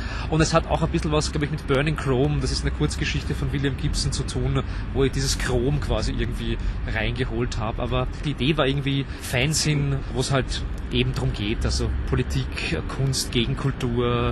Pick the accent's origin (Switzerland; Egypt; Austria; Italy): Austria; Stockerau, Lower Austria; moved away as an adult; now in Vienna, Austria; In Wien bin ich, seit ich ungefähr 23 bin. Ich komme aus Stockerau. Stockerau ist eine kleine Stadt, 13.000 Einwohner, kein richtiges Dorf, aber auch keine richtige Stadt.